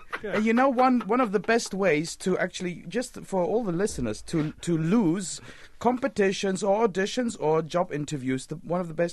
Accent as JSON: {"language": "English", "country": "Russia", "said": "I am from Russia."}